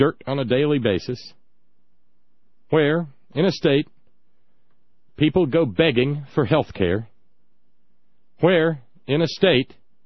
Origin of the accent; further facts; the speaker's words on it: the South, United States; I am a Southerner, okay? I'm not an outsider. I'm from the belly of the beast. I can talk about its innards.